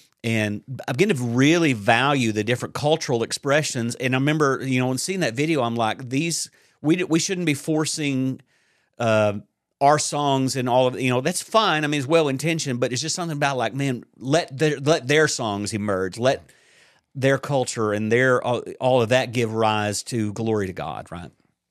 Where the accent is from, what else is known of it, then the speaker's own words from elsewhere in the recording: the South, United States; I'm from the South here in the U.S., right?